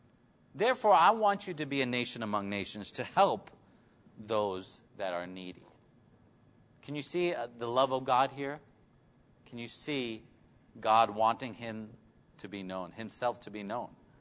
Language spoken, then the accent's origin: English; New York, United States; Growing up in New York, you hear about the Jewish community and all their wealth.